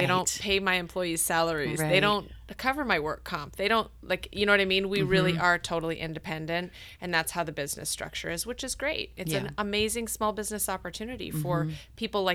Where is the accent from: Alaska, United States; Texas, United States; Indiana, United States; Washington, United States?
Alaska, United States; You know, I grew up doing all of the Alaska outdoor stuff, like hunting and fishing